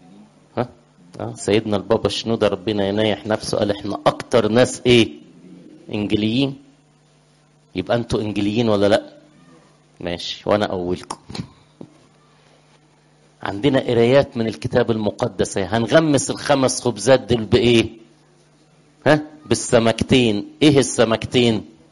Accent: Upper Egypt, Egypt; أنا فاكر زمان، أنا صعيدي يعني، ففي الصعيد كان أبونا يقول لنا

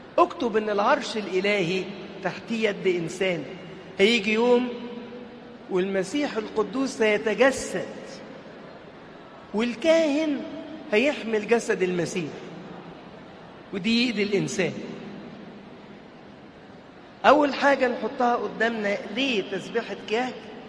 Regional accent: Asyut, Asyut Governorate, Egypt; ناس كتير عندنا في أسيوط وغير أسيوط بيسهروا كل ليلة

